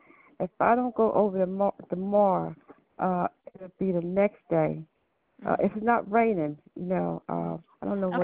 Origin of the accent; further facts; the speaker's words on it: Cherry Hill, New Jersey, United States; and I'm from Cherry Hill. From Cherry Hill, also